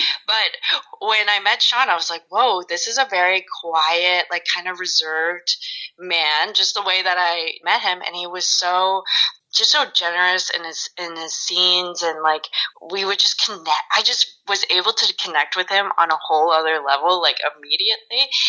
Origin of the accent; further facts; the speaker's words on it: Prince Edward Island, Canada; Amelia and I grew up together in Prince Edward Island